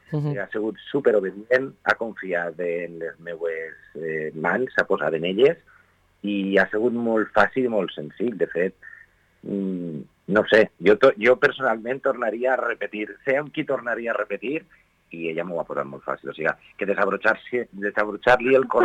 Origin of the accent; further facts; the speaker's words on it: Vila-real, Valencian Community, Spain; jo soc de poble, a mi se m'ompli la boca dient que soc de Vila-real, que per més gran ciutat o xicoteta ciutat que som, no deixem de ser un poble amb les nostres virtuts i els nostres defectes